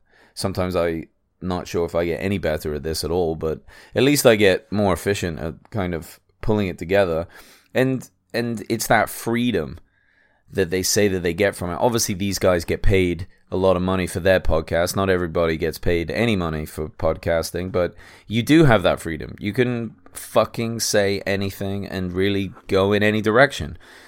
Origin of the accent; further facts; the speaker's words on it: England, United Kingdom; Maybe that's because I'm English. We have chips.